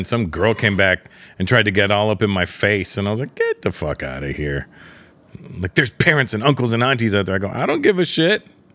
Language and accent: English; India; Yes, I'm Indian. I'm a comedian, but I'm not an Indian comedian.